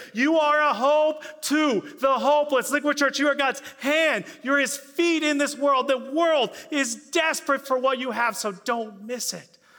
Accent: the South, United States; growing up in the South, there are a few things I love as much as sweet tea.

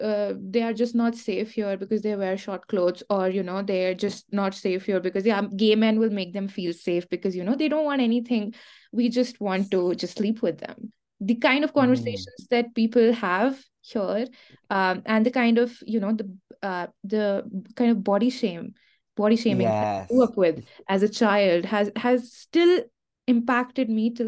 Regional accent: India; Damn, I mean, growing up confining to a gender norm, specifically growing up in India, where, I mean, we are not treated well as women, to be honest.

